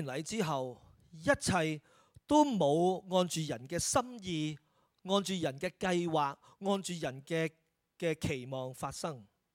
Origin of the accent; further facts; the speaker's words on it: China; 我哋中国人就最识得谦卑噶啦